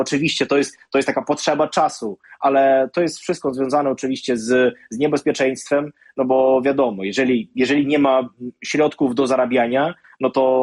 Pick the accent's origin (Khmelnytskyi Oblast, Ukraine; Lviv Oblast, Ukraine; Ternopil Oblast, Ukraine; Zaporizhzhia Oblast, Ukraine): Zaporizhzhia Oblast, Ukraine; Zaporizhzhia; Zaporoże na przykład to jest moje rodzinne miasto